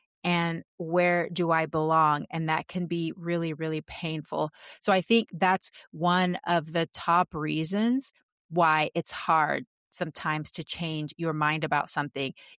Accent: Texas, United States; also born or lived in Panama; I'm Panamanian. I identify as Latin American, but I was raised 3/4 of the year in Texas when I was growing up, not around a lot of Latin Americans.

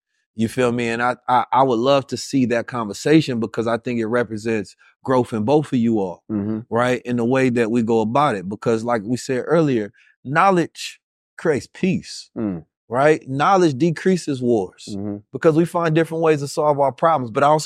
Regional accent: Oakland, California, United States; I'm from Oakland. You feel mm-hmm. me? Mm-hmm. You feel me? And the side of me that's not from Oakland is from St. Louis, and that's even worse.

